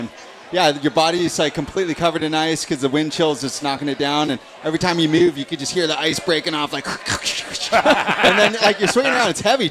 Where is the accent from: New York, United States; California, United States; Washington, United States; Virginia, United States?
California, United States; San Clemente; Lower Trestles is dear to my heart, obviously growing up in San Clemente.